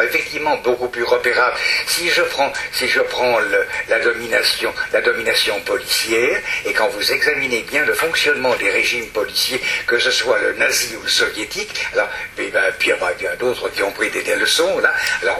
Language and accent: French; the Alps, France; je suis des Alpes un peu plus bas.